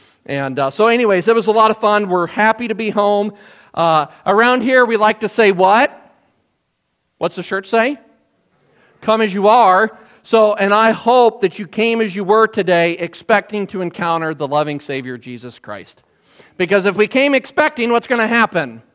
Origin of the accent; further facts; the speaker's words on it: New Sharon, Iowa, United States; As soon as I said, we're from New Sharon, and it's by, and he's like, no way! And so, you can't leave Iowa without meeting somebody from Iowa, I'm convinced.